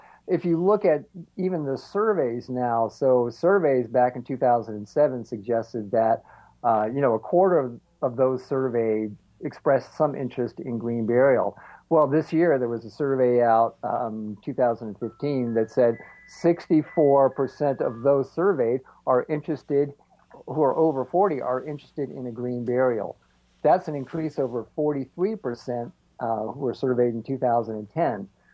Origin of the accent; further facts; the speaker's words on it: Pennsylvania, United States; I'm part of a helped establish a natural cemetery near my hometown here in eastern Pennsylvania